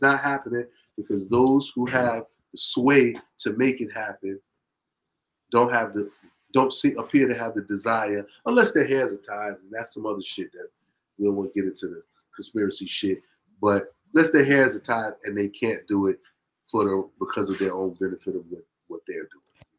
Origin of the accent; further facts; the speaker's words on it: Brooklyn, New York, United States; I grew up in East New York, Brooklyn. Me and Mr. Bree grew up in East New York, Brooklyn.